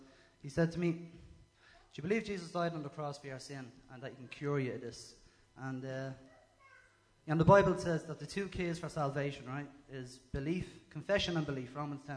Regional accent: Tallaght, County Dublin, Ireland; I'm from Tallaght. I'm 36.

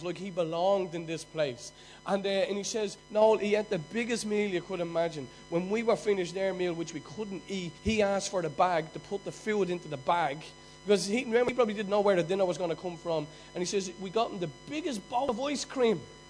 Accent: Ireland; I still remember growing up in Ireland

